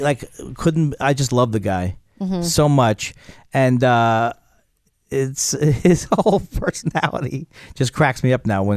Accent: Queens, New York, United States; I grew up in Queens, but I would go back in the late 80s, 90s. I would go back and stay with my parents who were still in the same house I grew up in Queens.

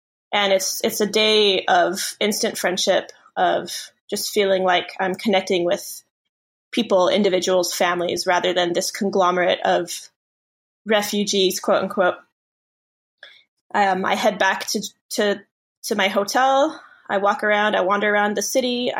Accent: El Paso, Texas, United States; I was born and raised in El Paso, Texas. My parents ended up there. I was born there.

